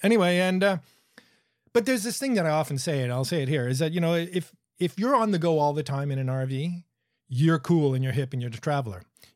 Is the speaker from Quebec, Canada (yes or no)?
yes; Montreal, Quebec, Canada; And I grew up in Montreal.